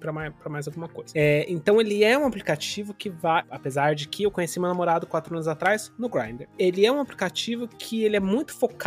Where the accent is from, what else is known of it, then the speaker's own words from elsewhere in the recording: Brazil; Aí eu falo assim, ah, eu sou brasileiro. Eu já ouvi tanto. Nossa, você não parece brasileiro. Eu falo assim, eu não pareço brasileiro porque eu não tenho um corpo de carioca do Rio de Janeiro, obviamente.